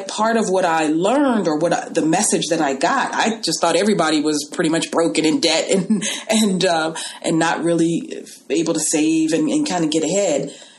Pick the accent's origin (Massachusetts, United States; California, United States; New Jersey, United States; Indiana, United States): California, United States; Los Angeles; Well, I grew up in a household, like I said, I was raised in Los Angeles.